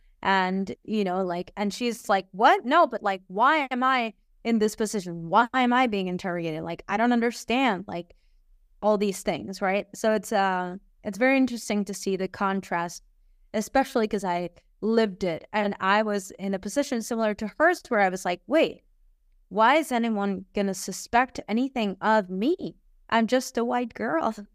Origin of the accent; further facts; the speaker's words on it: Barcelona, Catalonia, Spain; no, I'm from Barcelona